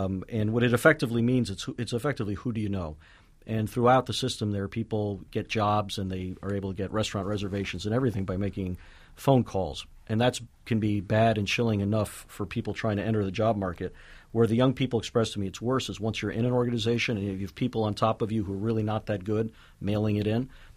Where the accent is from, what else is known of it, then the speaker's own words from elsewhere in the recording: United States; probably in part because I'm American, had a Western education